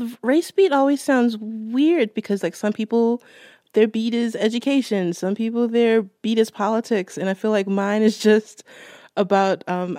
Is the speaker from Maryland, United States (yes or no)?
yes; Baltimore, Maryland, United States; And I'm from Baltimore. So that is just where my mind went when you said, pick a song.